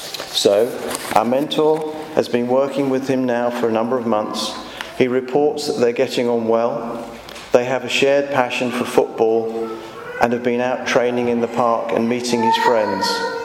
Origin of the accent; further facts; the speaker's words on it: Hayes, London, United Kingdom; I was raised in Hayes.